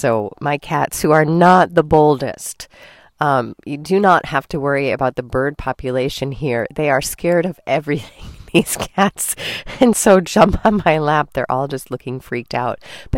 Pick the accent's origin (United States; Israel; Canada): United States; Chicago, Illinois; Now, in my hometown of Chicago, if that happened, you run.